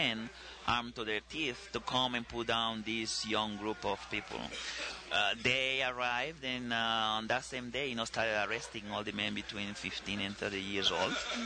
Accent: Annobón, Equatorial Guinea; I'm from Manobon, one of the smallest islands in the southern hemisphere.

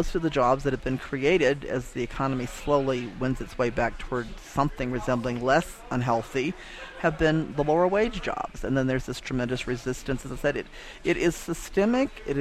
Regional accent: Mississippi, United States; Now, I'm from Mississippi, so my ears perked up

